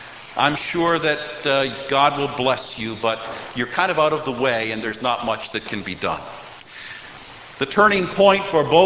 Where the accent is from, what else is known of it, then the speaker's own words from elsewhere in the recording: Ireland; I don't just say this as an Irishman